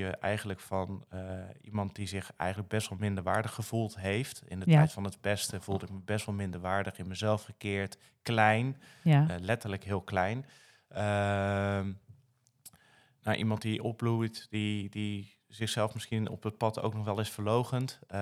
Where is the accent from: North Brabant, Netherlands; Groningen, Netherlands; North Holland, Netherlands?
North Brabant, Netherlands; Vroeger natuurlijk als Brabander minimaal één keer per jaar naar de Efteling.